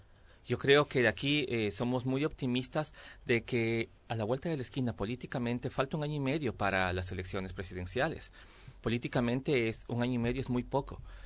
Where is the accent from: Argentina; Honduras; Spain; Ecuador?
Ecuador; venimos con un mensaje que nos den esa participación justa como ecuatorianos que somos.